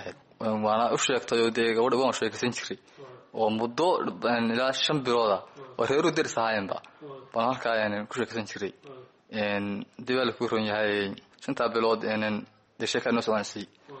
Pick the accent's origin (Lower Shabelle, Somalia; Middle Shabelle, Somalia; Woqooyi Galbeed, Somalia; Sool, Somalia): Sool, Somalia; Caruur; born there